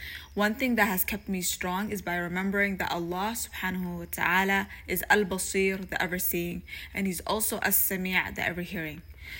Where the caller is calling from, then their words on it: Toronto, Ontario, Canada; I'm a listener from Toronto, Canada.